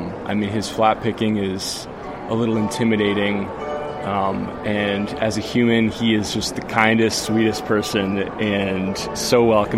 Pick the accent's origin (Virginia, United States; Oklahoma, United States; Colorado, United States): Colorado, United States; Durango; I'm from Durango, Colorado. I'm a flat picker and amateur singer.